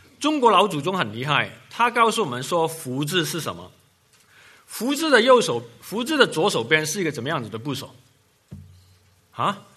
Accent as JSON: {"language": "Chinese", "country": "Taiwan", "tie": "born or raised there", "also_born_or_lived": "Hong Kong / United States", "said": "我在香港出生，台湾长大，在美国住了最久，所以说口音都混杂在一起"}